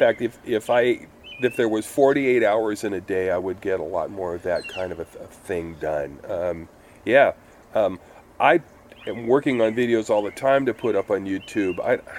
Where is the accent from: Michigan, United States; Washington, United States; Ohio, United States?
Washington, United States; Burien; also born or lived in Seattle; Well, I was born in South Park, down in the projects, and from there we moved to White Center. And then by the time I was six, we moved back to the neighborhood where my mom grew up in Burien.